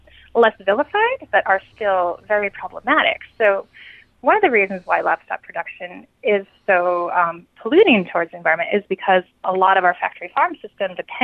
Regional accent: Great Plains, United States; You know, I come from the Great Plains, and there are places where it's too dry and too rugged to really plant crops

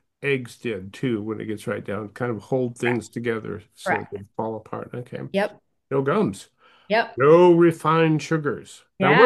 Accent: Montana, United States; But I was raised in Montana on hard red winter wheat, which is the good stuff.

